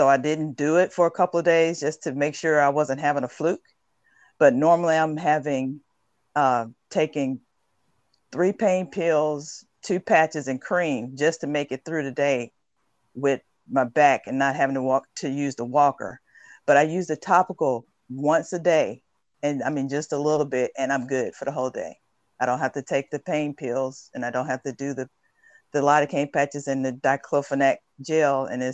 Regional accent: Alabama, United States; I'm originally from Alabama, and I'm a disabled veteran.

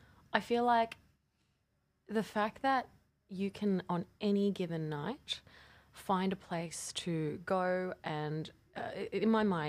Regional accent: Australia; So when you come, as an Australian, when you come to New York, you are instantly... like you feel a little bit overwhelmed

